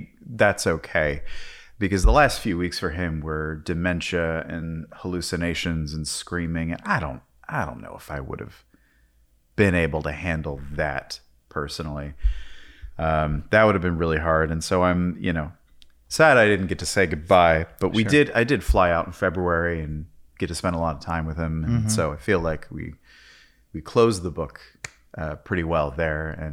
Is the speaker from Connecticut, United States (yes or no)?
no; York, Pennsylvania, United States; I have just recently gotten back from my hometown of York, PA, dealing with the death of my father